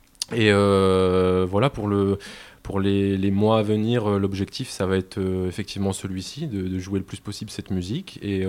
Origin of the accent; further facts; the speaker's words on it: Strasbourg, Grand Est, France; on est un quartet de jazz issu... de Strasbourg, enfin on vient de Strasbourg.